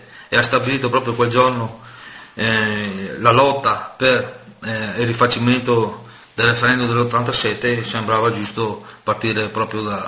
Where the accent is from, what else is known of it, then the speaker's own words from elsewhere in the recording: Veneto, Italy; come veneti